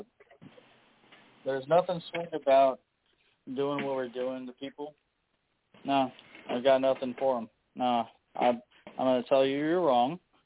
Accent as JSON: {"language": "English", "country": "Guam", "tie": "born there", "said": "I was born in Guam."}